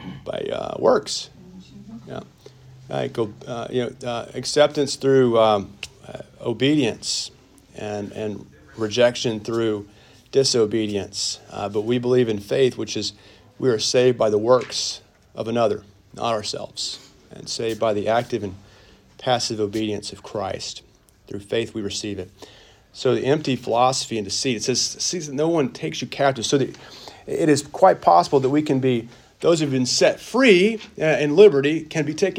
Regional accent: Arkansas, United States; I'm from Arkansas. Thank you for clarifying that.

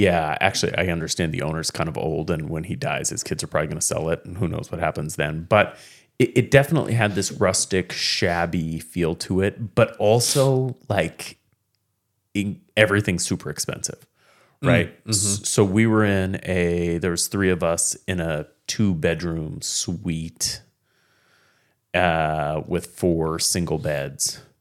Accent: Oregon, United States; We're like, oh, no, we're from Oregon.

